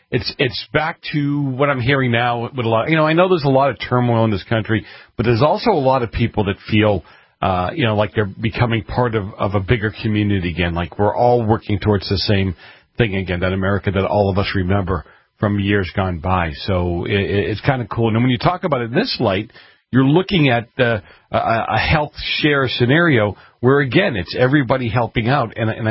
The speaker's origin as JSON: {"language": "English", "town": "Boston", "region": "Massachusetts", "country": "United States", "tie": "born or raised there", "said": "I grew up in the in Boston, in the north end of Boston, a small community, a mile square."}